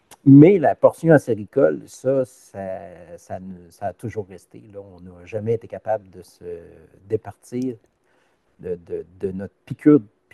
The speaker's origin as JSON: {"language": "French", "town": "Sainte-Brigitte-de-Laval", "region": "Quebec", "country": "Canada", "said": "En fait, moi, je viens de Sainte-Brigitte-de-Laval. C'est au nord de Québec, de la ville de Québec."}